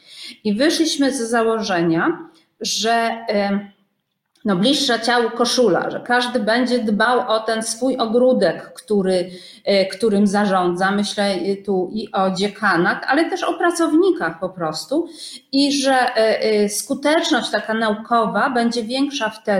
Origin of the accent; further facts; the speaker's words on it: Poznań, Greater Poland Voivodeship, Poland; ja jestem urodzoną poznanianką i mocno się identyfikuję z tym pracowitym etosem Wielkopolski, Cegielskim i tak dalej, bazarem poznańskim.